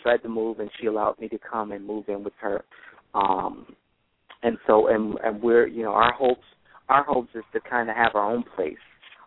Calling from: Florida, United States; I'm calling from Florida.

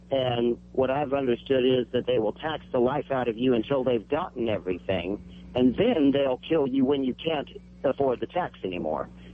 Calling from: Salem, United States; from Salem.

